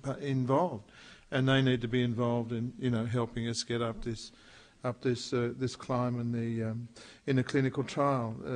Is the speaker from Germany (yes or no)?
no; Australia; now in California, United States; And I, you know, as an Australian, you know, ending up in California this year